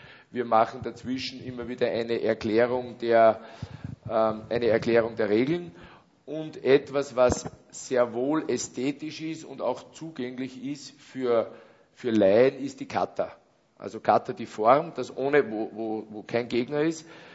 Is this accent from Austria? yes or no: yes; Schwanenstadt, Upper Austria, Austria; in meiner Heimatstadt, in Schwanenstadt, habe ich ein Plakat irgendwo auf der Straße hängen gesehen.